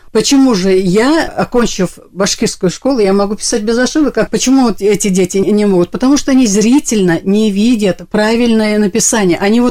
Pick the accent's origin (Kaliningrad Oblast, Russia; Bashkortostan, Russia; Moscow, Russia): Bashkortostan, Russia; Venzer; я родилась в Вензере. Это по тем временам не такая уж Глубинка была. Рядом Усмангали деревня. Отец у меня усмангалинский. А родилась я в больнице в Вензере, поэтому меня записали родина Вензер Белорецкого района.